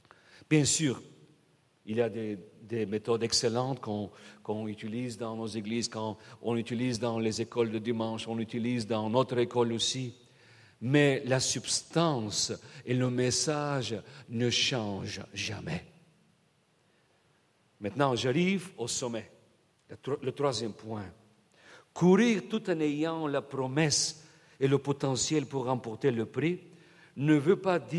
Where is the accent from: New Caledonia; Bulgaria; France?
Bulgaria; French is a second language; Moi-même, je suis grandi dans un pays, mon pays d'origine, Bulgarie. C'était le régime communiste jusqu'en 1989.